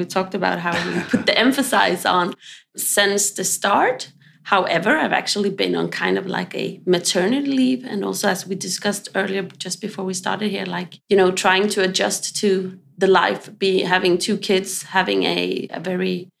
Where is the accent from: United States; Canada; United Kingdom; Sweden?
Sweden; now in Copenhagen, Denmark; And as you say, I live here in Copenhagen. I'm originally from Sweden, but moved here in 2006 and been here ever since.